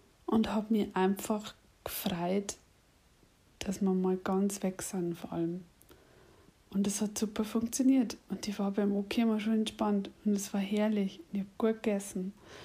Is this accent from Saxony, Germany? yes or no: no; Bavaria, Germany; accent: Lower Bavarian; ich bin übrigens kein Isarpreis, ich bin übrigens nicht aus München und ich rede tatsächlich Dialekt.